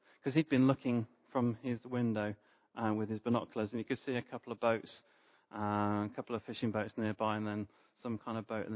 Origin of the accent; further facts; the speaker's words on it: United Kingdom; Because actually it's very un-British. We start thinking, oh, this sounds a little bit like prosperity gospel, and we're a bit uncomfortable with this as British people.